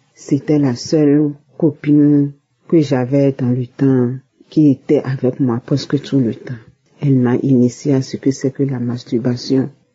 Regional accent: Benin; Je suis une béninoise résidant au Bénin.

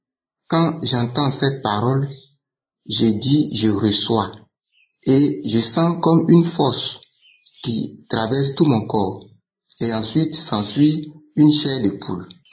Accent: Côte d’Ivoire; Je suis Ivoirien vivant en Côte d'Ivoire.

